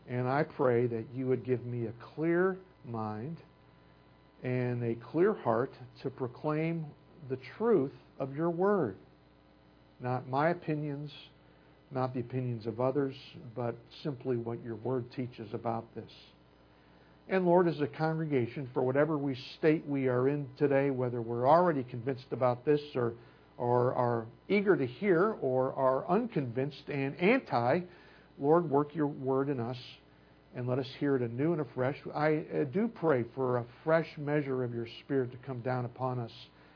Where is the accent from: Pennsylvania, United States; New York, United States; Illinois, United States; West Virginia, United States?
Illinois, United States; I grew up outside of Chicago, where the mayor was Richard J. Daley